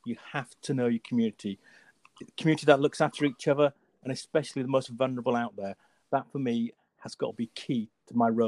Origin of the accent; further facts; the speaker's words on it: Yorkshire and the Humber, United Kingdom; moved away as an adult; Number one, I am a northerner. I am from the Federal Republic of Yorkshire. Good old Yorkshire boy. Speaks properly as well.